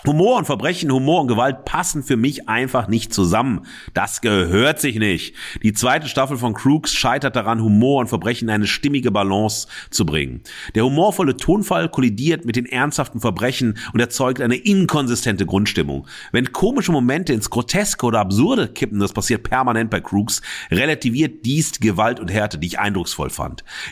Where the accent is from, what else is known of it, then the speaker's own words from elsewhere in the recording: Germany; überzeugt mich als Piefke aber nicht.